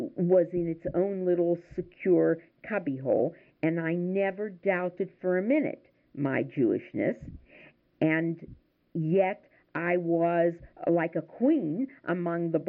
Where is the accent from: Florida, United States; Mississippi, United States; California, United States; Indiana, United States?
California, United States; Oakland; I think you asked the kinds of things that would give you a picture of what it was like growing up in Oakland in my early life.